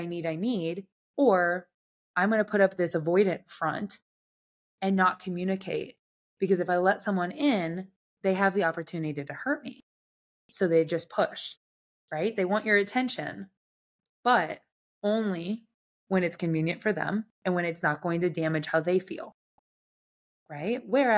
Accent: Nebraska, United States; I joke that I grew up in Nebraska.

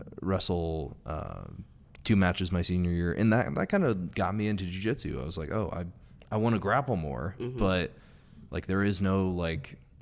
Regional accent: California, United States; when I go back, I'm from the Bay Area.

